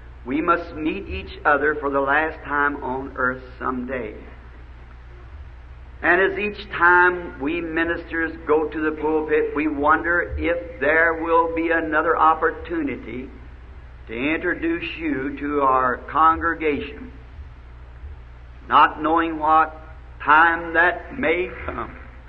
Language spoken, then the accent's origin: English; the South, United States; that I'm a Southerner, slow to begin with.